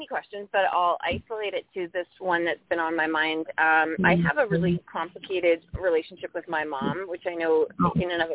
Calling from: Windsor, Ontario, Canada; Windsor, Ontario.

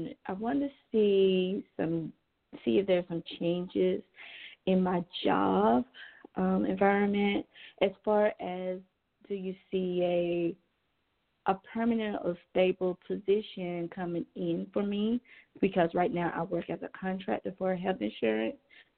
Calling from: Georgia, United States; I'm calling from Georgia.

